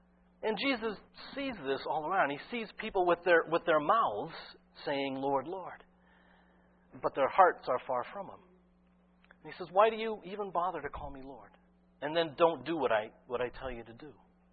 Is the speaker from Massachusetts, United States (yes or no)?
yes; Weston, Massachusetts, United States; I grew up in Weston, of racing over Regis College Hill one time.